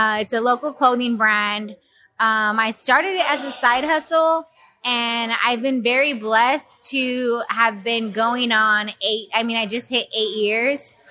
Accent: Houston, Texas, United States; I'm from Houston. I went to school here in Houston.

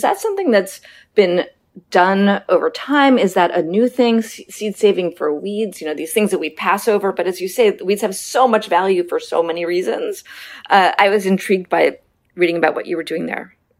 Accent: Manhattan, New York, United States; I mean, I grew up in Manhattan. I've lived in cities my entire life.

